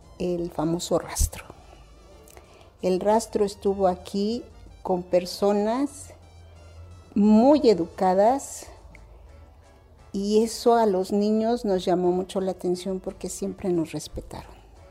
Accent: Cuernavaca, Morelos, Mexico; tengo 66 años, soy de Cuernavaca, Morelos, y siempre he vivido aquí en esta colonia, que es la colonia Carolina.

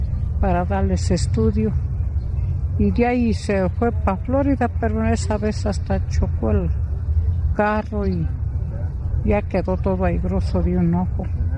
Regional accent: Jalpan, Querétaro, Mexico; Vengo de Jalpan, Querétaro, de la Sierrita.

